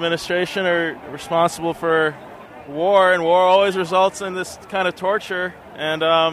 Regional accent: Arlington, Massachusetts, United States; and we're here from Arlington, Massachusetts, and there's about 60 of us came out on the bus

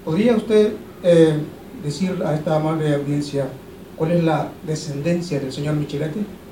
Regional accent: El Salvador; de la tertulia Momentos de Queens, soy salvadoreño.

